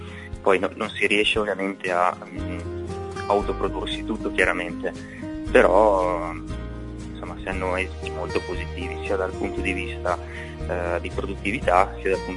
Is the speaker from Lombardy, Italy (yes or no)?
yes; Lombardy, Italy; moved away; anziché tornare in Lombardia, la mia terra, diciamo, originaria